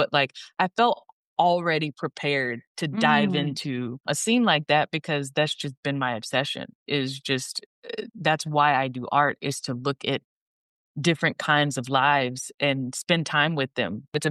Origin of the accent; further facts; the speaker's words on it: Dallas, Texas, United States; I'll never experience growing up in Mississippi. I grew up in the city of Dallas.